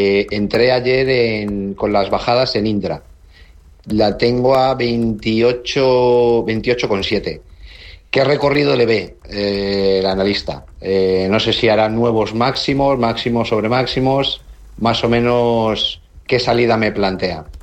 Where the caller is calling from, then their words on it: Madrid, Community of Madrid, Spain; de Madrid.